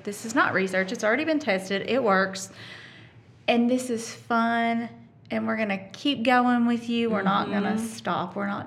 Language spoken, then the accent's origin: English; the South, United States; We're from the South.